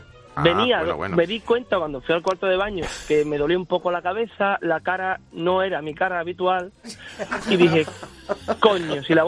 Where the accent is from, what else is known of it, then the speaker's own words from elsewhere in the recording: Zafra, Extremadura, Spain; soy de Zafra. Y aquí en Extremadura, licor de bellota